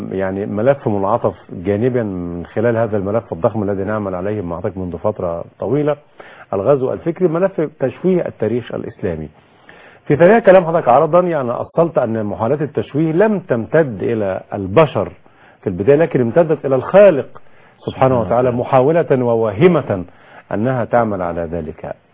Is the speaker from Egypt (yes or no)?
yes; Egypt